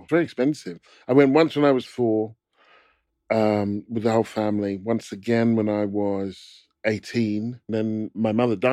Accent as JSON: {"language": "English", "town": "Stevenage", "region": "East of England", "country": "United Kingdom", "tie": "born or raised there", "said": "Growing up in Stevenage, it always depended who was asking as to what my answer would be as to where you're from."}